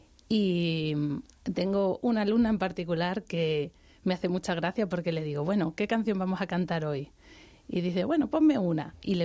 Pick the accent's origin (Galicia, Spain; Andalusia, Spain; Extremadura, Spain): Extremadura, Spain; Sí, bueno, y española, que soy la primera española.